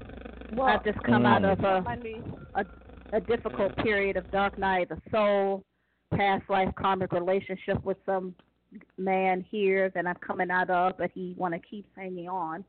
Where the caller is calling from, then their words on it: Ohio, United States; from Ohio.